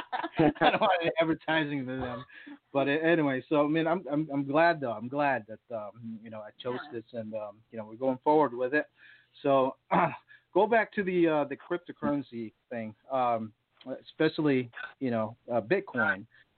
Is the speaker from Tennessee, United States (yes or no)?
no; Waukegan, Illinois, United States; I'm from Waukegan, which is right here at the border of Wisconsin.